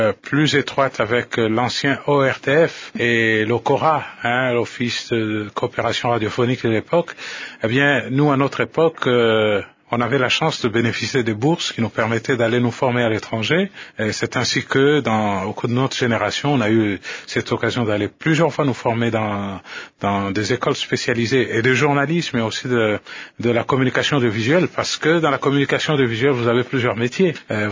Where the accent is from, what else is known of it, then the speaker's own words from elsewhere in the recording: Lubumbashi, Haut-Katanga, DR Congo; Tous on vient de Lubumbashi.